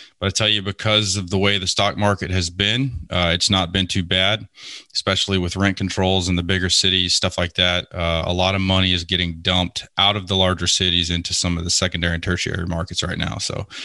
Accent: Lake Charles, Louisiana, United States; And I grew up in Lake Charles, Louisiana, man.

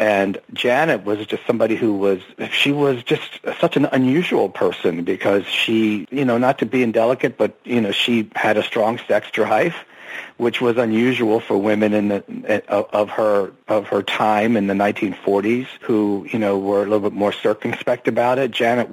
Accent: Philadelphia, Pennsylvania, United States; I mean, I'm from Philadelphia, so I've got no problem with New Jersey.

